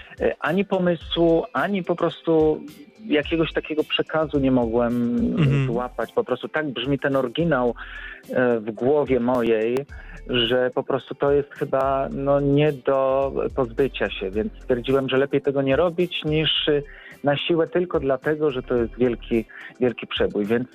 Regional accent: Kraków, Lesser Poland, Poland; born there; ja się urodziłem w Krakowie. Moja rodzina też była związana właśnie z Ojcowskim Parkiem Narodowym.

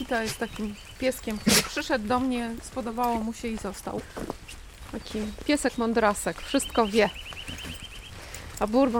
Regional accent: Warsaw, Masovian Voivodeship, Poland; Pochodzę z Warszawy. Urodziłam się, wychowałam, skończyłam tam wszystkie szkoły. Tam był cały mój świat, wszyscy znajomi, przyjaciele, rodzina.

